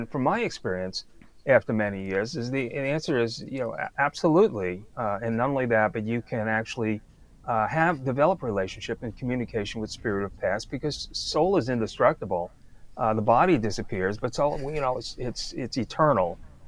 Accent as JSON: {"language": "English", "town": "Brooklyn", "region": "New York", "country": "United States", "tie": "born or raised there", "said": "So when I moved from the East Coast, I grew up in Brooklyn and taught science in Brooklyn."}